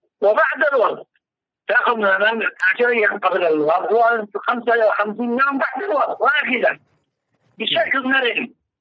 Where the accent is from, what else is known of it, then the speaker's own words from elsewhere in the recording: Yemen; كذلك مثلا خاصة عندنا باليمن